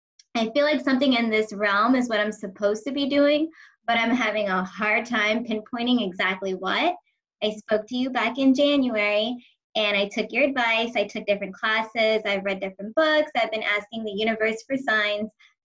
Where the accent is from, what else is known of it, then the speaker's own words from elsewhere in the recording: New York, United States; now in Houston, United States; I'm in Houston. I'm from New York, but I've been here 11 years.